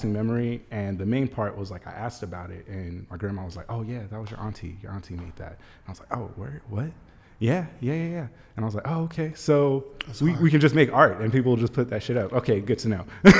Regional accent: Memphis, Tennessee, United States; But yeah, like I was born and raised in Memphis, and I'm assuming that the overpass work was of Memphis, but like my memories of Memphis are so weird

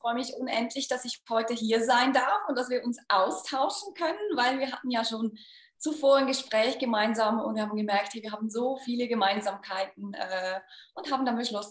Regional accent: Switzerland; vor allem bei uns in der Schweiz, in die klassische Karriereberatung

